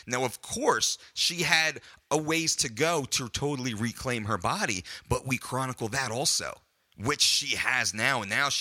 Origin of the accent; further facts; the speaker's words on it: Belmar, New Jersey, United States; I'm from New Jersey. I'm from a shore town called Belmar in New Jersey.